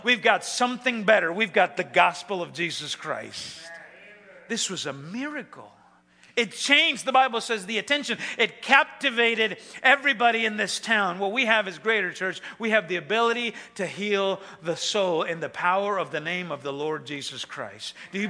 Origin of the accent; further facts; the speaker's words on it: El Salvador; I was in my home country. I was in El Salvador 2 weeks ago.